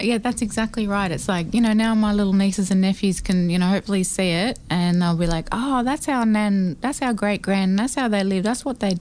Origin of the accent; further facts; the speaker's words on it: Barraville Mission, Australia; I'm from Barraville Mission. I've got over 300 family members.